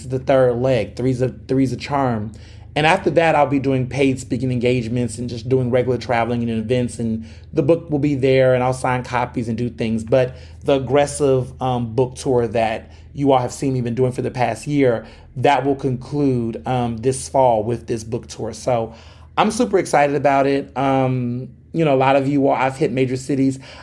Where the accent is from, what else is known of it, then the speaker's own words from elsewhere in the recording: Chicago, Illinois, United States; born there; I was born in Chicago on October 12th, 1991.